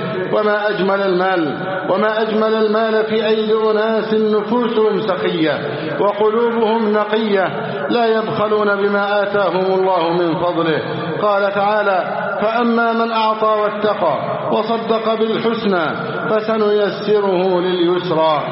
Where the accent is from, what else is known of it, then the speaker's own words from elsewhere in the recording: Egypt; اللهم اجعل بلدنا مصر سخاء رخاء وسائر بلاد المسلمين.